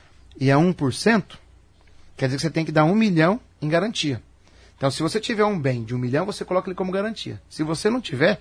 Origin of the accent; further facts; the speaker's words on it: Paraná, Brazil; now in Apucarana, Brazil; Nós somos caipira. Eu sou caipira de Orizona, aqui do ladinho. Sou caipira aqui da UEM de Maringá e hoje sou caipira de Apucarana.